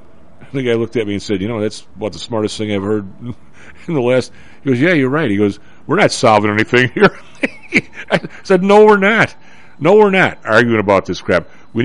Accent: Chicago, Illinois, United States; Come on, we're from the South Side. That doesn't happen.

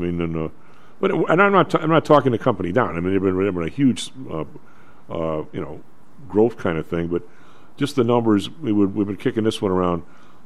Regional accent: Midwest, United States; I know we're all from the Midwest.

